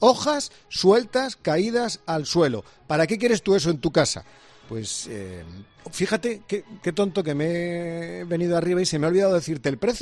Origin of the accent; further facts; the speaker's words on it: Madrid, Community of Madrid, Spain; es que soy de Madrid